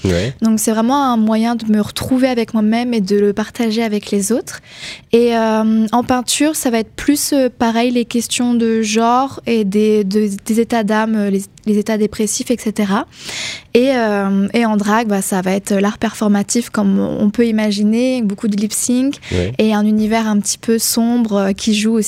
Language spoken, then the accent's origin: French; Grand Est, France; j'ai 23 ans, je viens des Vosges